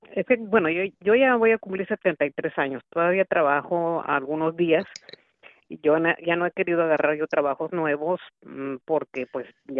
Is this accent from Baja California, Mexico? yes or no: yes; Tijuana, Baja California, Mexico; moved away as an adult; yo me crié en Tijuana.